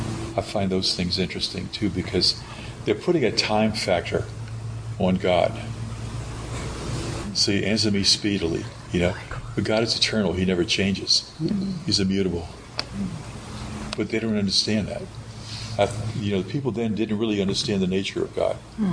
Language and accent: English; New Orleans, Louisiana, United States; I grew up in New Orleans, and I swear, everybody in every mother in New Orleans has some kind of Jewish background somewhere